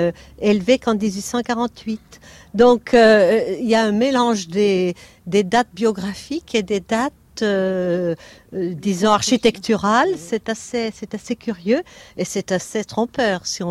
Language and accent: French; Lyon, Auvergne-Rhône-Alpes, France; now in Bordeaux, France; Lorsque je suis arrivée à Bordeaux, je suis lyonnaise d'origine, pas du tout bordelaise, je n'avais aucune famille ici.